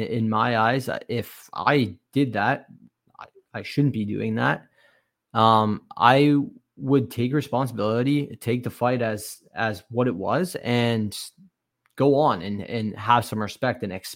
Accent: Canada; You know, growing up in Canada here, we have this little symbol at the back of our jersey that says, stop, don't hit this individual.

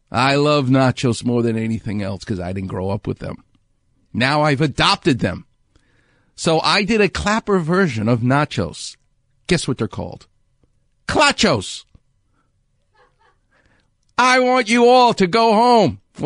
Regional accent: Far Rockaway, New York, United States; yours truly is not only from New York, I'm from Far Rockaway.

